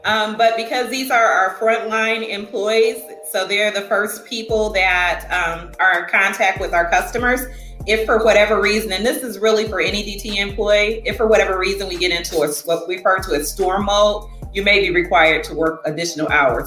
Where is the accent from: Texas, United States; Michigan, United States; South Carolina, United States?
Michigan, United States; Detroit; also born or lived in Birmingham, Alabama; Well, I am actually originally from Birmingham, Alabama, but I call myself a product of Detroit, Michigan, hailing from Detroit because I did all of my schooling as a part of a product of the Detroit Public School System.